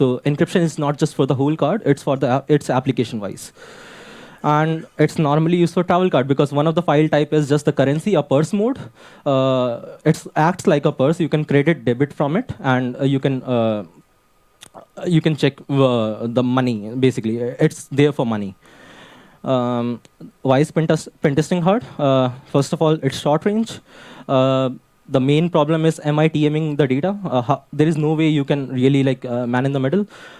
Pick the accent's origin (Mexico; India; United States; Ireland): India; English is a second language; I come from India. It's very expensive there.